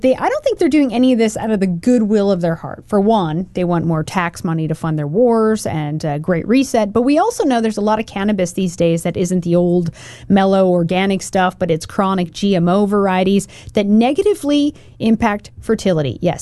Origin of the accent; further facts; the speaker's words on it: Oregon, United States; I grew up in Oregon.